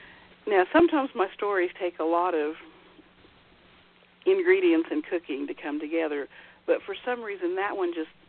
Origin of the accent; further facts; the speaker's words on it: St. Joseph, Missouri, United States; In my hometown where I was raised, St. Joseph, that is where the Pony Express began and where outlaw Jesse James met his end.